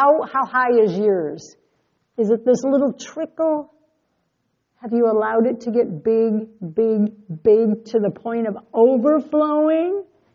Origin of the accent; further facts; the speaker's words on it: Estelline, United States; Well, I grew up in Esteline from first grade to 10th grade, and the heat in our house was this radiator.